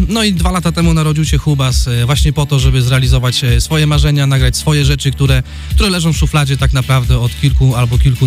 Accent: Goleniów, West Pomeranian Voivodeship, Poland; Ja przyjechałem do was z Goleniowa.

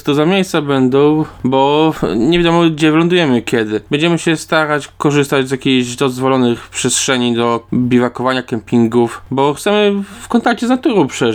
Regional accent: Lublin Voivodeship, Poland; ja jestem na przykład z Lubelskiego województwa, to jest druga strona Polski.

